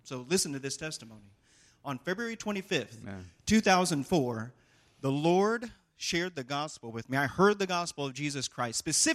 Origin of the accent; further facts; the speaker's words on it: Missouri, United States; I'm going to share a little bit of my testimony with you. First and foremost, I was born and raised here in Missouri, have a wonderful family right down the road in Warrensburg, Missouri